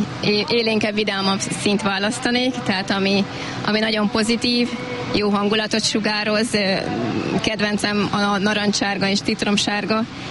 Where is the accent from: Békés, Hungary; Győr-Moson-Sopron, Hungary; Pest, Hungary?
Békés, Hungary; Kondoros; now in Szőreg, Hungary; Én nem szőregi származású vagyok, Békés megyéből jöttem.